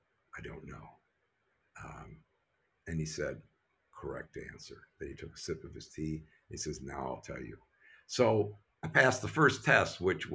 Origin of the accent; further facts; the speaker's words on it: Louisville, Kentucky, United States; And what was amazing was that I'm from Louisville, Kentucky.